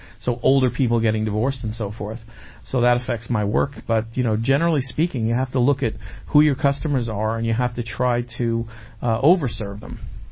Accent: Plainview, New York, United States; Well, I'm from Plainview in Huntington.

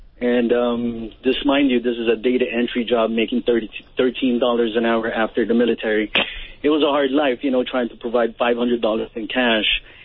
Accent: Philippines; Dad, I'm your son from the Philippines. I don't know, maybe you've been banging a couple of Filipino ladies over here.

